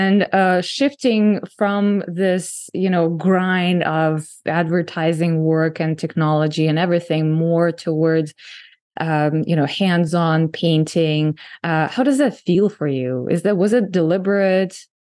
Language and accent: English; Moscow, Russia; now in San Diego, United States; I had the same thing for the whole year when I moved to San Diego from Moscow. And Moscow was also busy and long commutes.